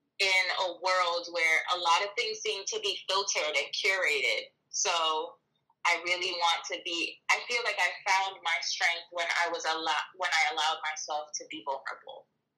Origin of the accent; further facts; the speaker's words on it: Rhode Island, United States; also born or lived in New York; I was born in New York and we lived in Rhode Island, and like there was no United States at home. It was Dominican Republic. We spoke Spanish.